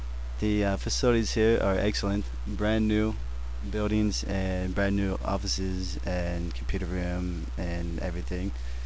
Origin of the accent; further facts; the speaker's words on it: Cincinnati, Ohio, United States; I'm from Cincinnati, Ohio, in the United States of America, where I attend the University of Cincinnati.